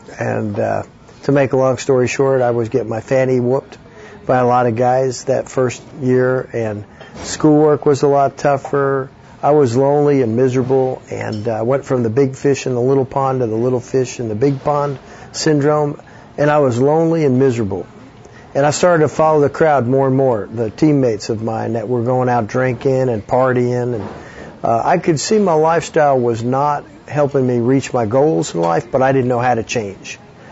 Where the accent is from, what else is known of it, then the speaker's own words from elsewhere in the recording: Northeast, United States; I was raised in the Northeast in a non-Christian home.